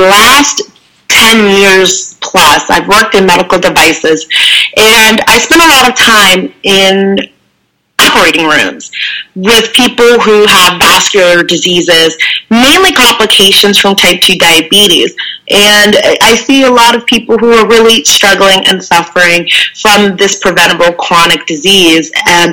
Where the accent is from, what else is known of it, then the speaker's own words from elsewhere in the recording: Chicago, Illinois, United States; I grew up in the Chicago area